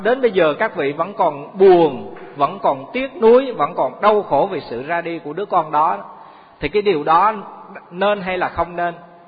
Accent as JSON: {"language": "Vietnamese", "town": "Quy Nhon", "region": "Bình Định", "country": "Vietnam", "tie": "born or raised there", "said": "là ở tại thành phố Quy Nhơn á, ở quê hương chúng tôi á"}